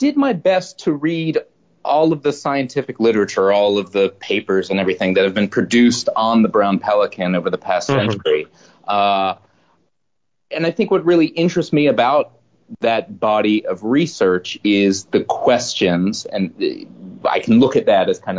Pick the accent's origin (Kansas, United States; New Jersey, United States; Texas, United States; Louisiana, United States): Louisiana, United States; Lafayette; University of Louisiana at Lafayette, which is my hometown.